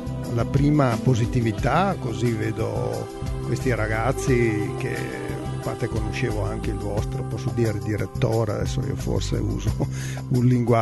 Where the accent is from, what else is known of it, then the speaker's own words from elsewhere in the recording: Verona, Veneto, Italy; io sono veronese doc, sono nato a Verona nel lontano gennaio del 1950 e sono nato nella stessa casa dove attualmente abito, che fu la casa del nonno, poi di mio padre, e attualmente è la mia. E quindi sono fortemente legato a Verona